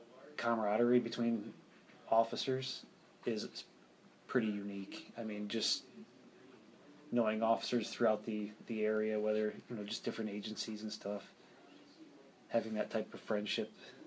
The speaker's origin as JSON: {"language": "English", "region": "New York", "country": "United States", "tie": "born or raised there", "said": "You drive around. I grew up in this area in upstate New York."}